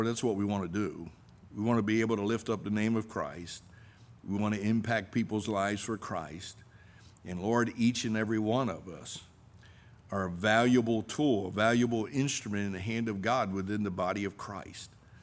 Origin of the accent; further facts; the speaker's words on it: New Jersey, United States; I'm from New Jersey. We don't talk to people.